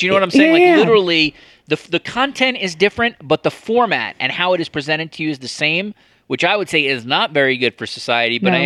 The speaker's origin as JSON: {"language": "English", "country": "United States", "lives_now": "Canada", "said": "since I moved to Canada and I have a little bit of an outsider perspective now as an American in another country."}